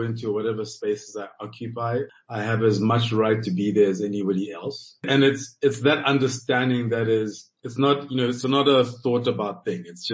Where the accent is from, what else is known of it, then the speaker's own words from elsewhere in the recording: Lesotho; I think it starts with more growing up in Lesotho and going to a school that had multiple nationalities